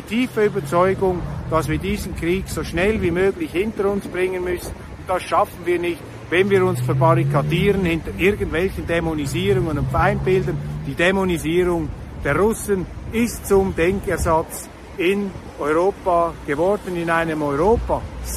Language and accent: German; Switzerland; dass ich als Schweizer hier darüber gesprochen hätte